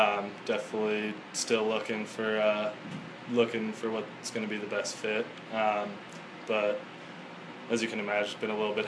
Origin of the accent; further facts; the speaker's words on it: San Diego, California, United States; last summer I actually interned back in my hometown in San Diego for a financial advising firm